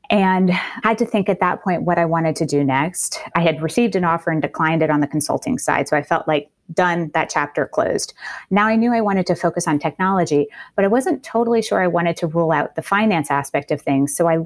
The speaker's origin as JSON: {"language": "English", "town": "New Orleans", "region": "Louisiana", "country": "United States", "tie": "born or raised there", "said": "I grew up in New Orleans and it's really a melting pot of different cultures and languages."}